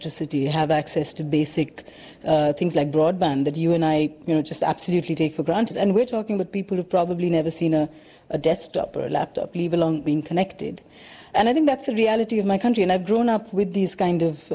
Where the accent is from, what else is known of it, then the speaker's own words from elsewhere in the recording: India; I'm very passionate about my home country.